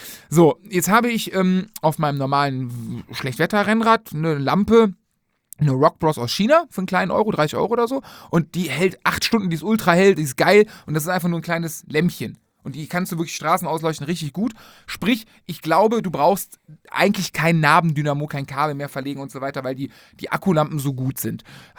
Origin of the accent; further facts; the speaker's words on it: Rhineland, Germany; Ich komme aus dem Rheinland direkt.